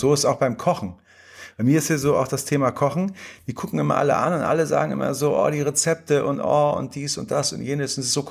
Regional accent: Hamburg, Germany; ich wohne so ein bisschen außerhalb, wenn du ein paar Meter gehst oder wenn du einfach mal hier in Hamburg als Hamburger Jung kannst du auch mal an der Elbe spazieren gehen

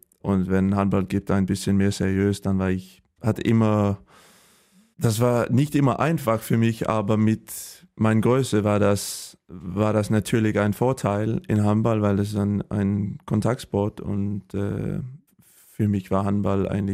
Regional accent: Holstebro, Central Denmark Region, Denmark; German is a second language; Also ich bin geboren in Holstebro in Dänemark. Das ist an die Westseite und ja, auf dem Land, nicht in der Stadt.

